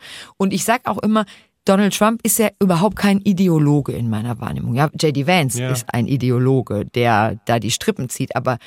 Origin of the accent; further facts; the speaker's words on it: Germany; für mich als Deutsche